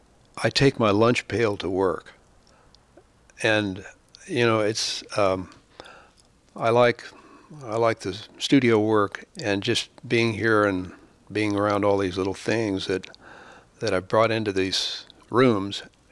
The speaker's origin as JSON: {"language": "English", "region": "Oklahoma", "country": "United States", "tie": "born or raised there", "said": "Yeah, I grew up in Oklahoma, and there's a particular angle to their dialect there that they have"}